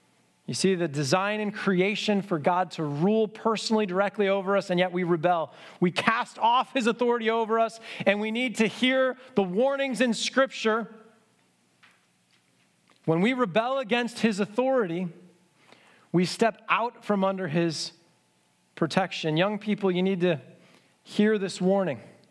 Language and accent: English; United States; We loved it. We're so American. We love to make it about ourselves.